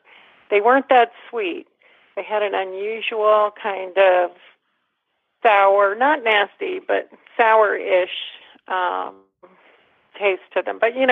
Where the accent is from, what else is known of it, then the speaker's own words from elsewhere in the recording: Fort Lauderdale, Florida, United States; So the reason why I asked about them is because I grew up in Fort Lauderdale, and my dad really was into tropical plants.